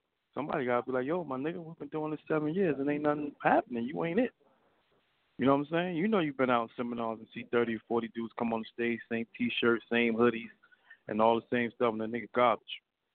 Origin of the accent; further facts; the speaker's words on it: Brooklyn, New York, United States; Yeah, I'm from Brooklyn, Bed-Stuy, yeah.